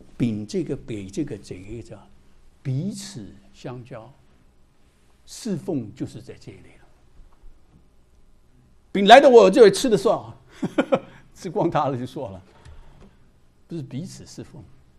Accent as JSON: {"language": "Chinese", "country": "Hong Kong", "tie": "born or raised there", "also_born_or_lived": "Shanghai", "first_language": "Shanghainese", "second_language": "Chinese", "lives_now": "United States", "said": "第一，我其实是上海人，小的时间还会说上海话，现在只会听不会讲了，对不对啊？然后在香港长大，讲粤语，来了美国几十年了。英文其实三种都不通"}